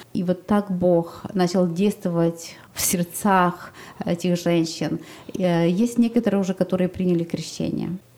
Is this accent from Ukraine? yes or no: yes; Donetsk, Donetsk Oblast, Ukraine; мой сын сказал, что я поеду туда помогать, потому что мы приехали из Донецка.